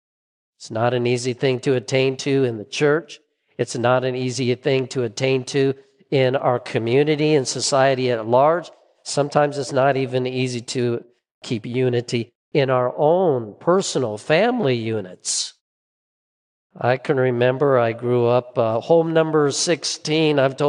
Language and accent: English; Seattle, Washington, United States; we grew up on the Puget Sound in Seattle, and oftentimes it was rainy through the year